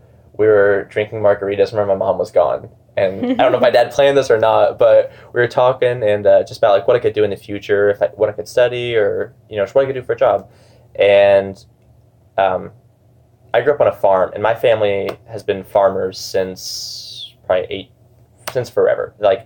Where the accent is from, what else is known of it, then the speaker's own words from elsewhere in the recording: Van Buren, Missouri, United States; Van Buren. It's like the southeast part